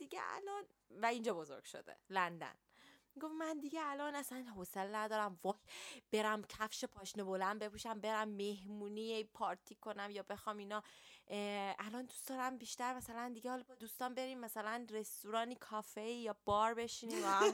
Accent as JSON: {"language": "Persian", "country": "Iran", "tie": "born or raised there", "lives_now": "London, United Kingdom", "said": "برای ماهایی که تو ایران بزرگ شدیم"}